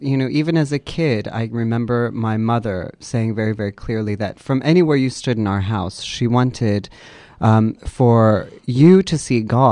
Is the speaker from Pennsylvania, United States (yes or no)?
no; Lake Forest, Illinois, United States; But I'm actually born and raised in Lake Forest, Illinois.